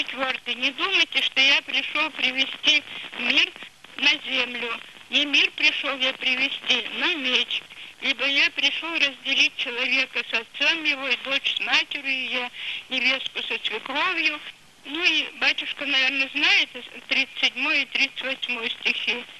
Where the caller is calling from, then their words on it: Pyatigorsk, Stavropol Krai, Russia; Я звоню из Пятигорска … раба Божия.